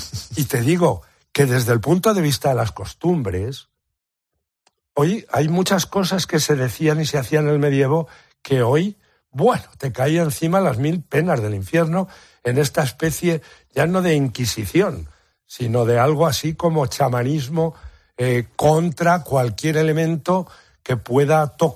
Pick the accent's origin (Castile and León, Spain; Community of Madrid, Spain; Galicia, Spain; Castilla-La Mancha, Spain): Castilla-La Mancha, Spain; Y tú y yo, que somos de la Alcarria